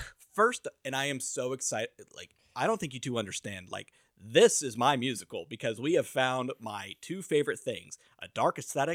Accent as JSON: {"language": "English", "region": "California", "country": "United States", "tie": "born or raised there", "said": "Outside Sacramento."}